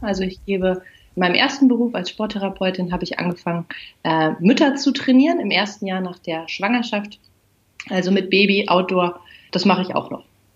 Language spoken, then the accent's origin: German; Cologne, North Rhine-Westphalia, Germany; Also ich bin ja hier in Köln geboren, aufgewachsen, habe eigentlich so einen relativ klassischen Weg erstmal beschritten